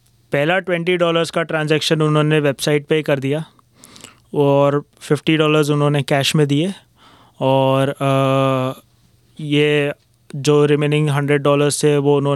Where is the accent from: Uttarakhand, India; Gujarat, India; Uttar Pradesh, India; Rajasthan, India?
Rajasthan, India; Jaipur; now in Australia; मैं स्टूडेंट हूँ, जयपुर से आया हूँ।